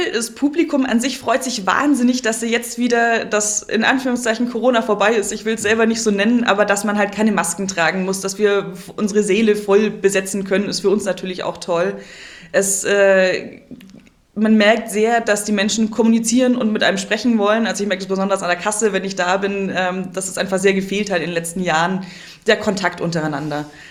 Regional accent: Kempten, Bavaria, Germany; also born or lived in Munich; now in Memmingen, Germany; Aus Kempten. Ich bin tiefste Allgäuerin, in Kempten geboren, aufgewachsen, bin nie aus Bayern rausgekommen, weil ich dann nach München gezogen bin und jetzt wieder so halb im Allgäu zurück.

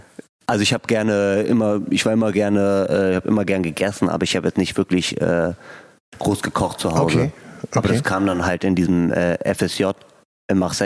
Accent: Munich, Bavaria, Germany; Aus München.

